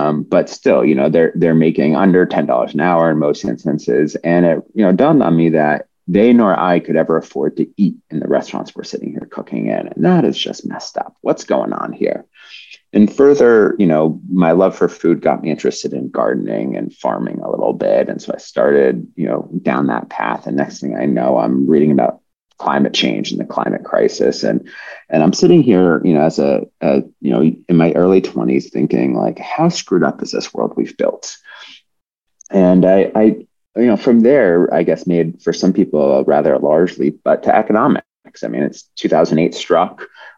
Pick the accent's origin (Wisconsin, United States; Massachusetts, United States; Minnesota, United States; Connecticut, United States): Massachusetts, United States; But the real look happened was that I'm from Massachusetts